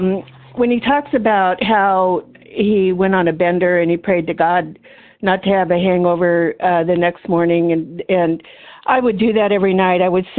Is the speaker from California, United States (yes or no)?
yes; San Diego, California, United States; from San Diego, recovered for another day.